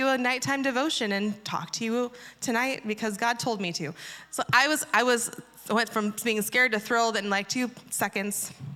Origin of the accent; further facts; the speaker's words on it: Indiana, United States; And I grew up in Indiana, so I went to a similar camp called Lake Placid.